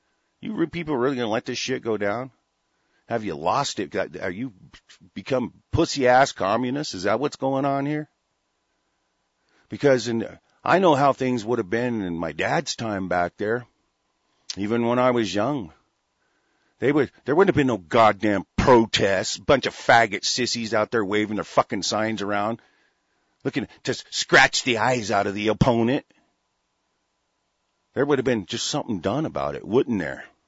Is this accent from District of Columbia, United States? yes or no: no; Florida, United States; born there; You know, my family, I was born in Florida, but I guarantee you I was conceived in West Virginia. This is where my family comes from.